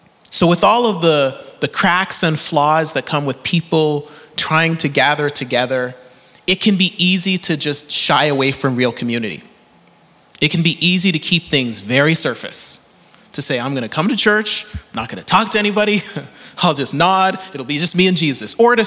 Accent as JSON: {"language": "English", "country": "Canada", "accent": "Canadian", "said": "What is this weird Canadian accent that you have? And I said, well, you might have an accent as well. And we grew up with completely different food"}